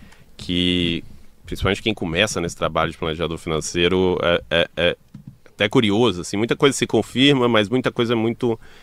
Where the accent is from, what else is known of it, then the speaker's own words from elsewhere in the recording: Brasília, Federal District, Brazil; born there; Eu nasci em Brasília.